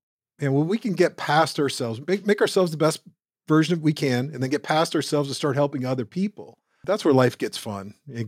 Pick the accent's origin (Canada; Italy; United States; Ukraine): Canada; back when I grew up in Canada, I could have just stayed there